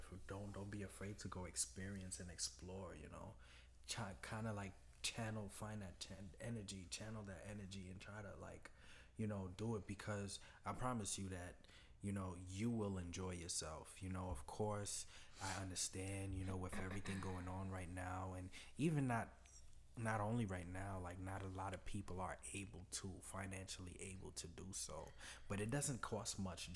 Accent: Brooklyn, New York, United States; when I told them that I came from Brooklyn, they're like, how is it down there?

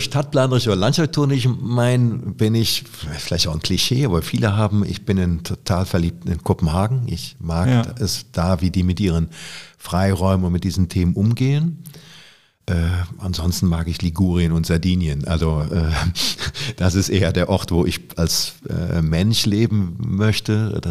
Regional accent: Rhineland, Germany; accent: Rhenish; Deswegen kann ich nicht so richtig Kölsch. Aber man identifiziert mich schon als Rheinländer, glaube ich, wenn ich rede.

